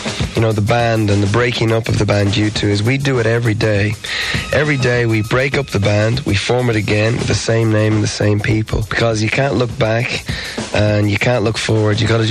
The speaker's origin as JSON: {"language": "English", "country": "Ireland", "said": "considering the problems in Northern Ireland in my own country. Because, you know, we're an Irish band, and even though I don't live in Belfast, and though the band live in Dublin"}